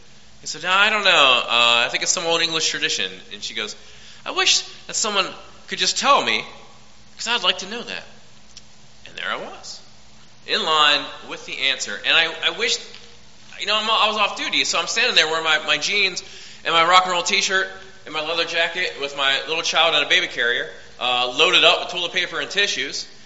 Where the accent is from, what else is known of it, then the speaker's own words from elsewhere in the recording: West Virginia, United States; Growing up in West Virginia, it's kind of a storytelling culture, an oral culture